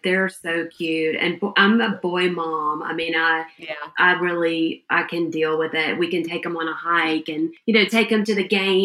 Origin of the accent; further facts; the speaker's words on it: Georgia, United States; I'm from Georgia. We're both Southerners.